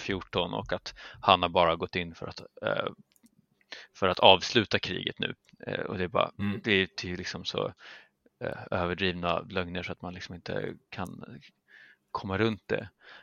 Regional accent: Sweden; som en svensk så är det väldigt lite man kan lära sig av det

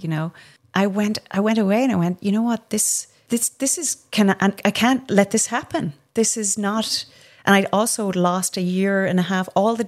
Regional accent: Ireland; I'm a conductor and I'm Irish. Of course I have terrible poker face. We speak with our faces, you know

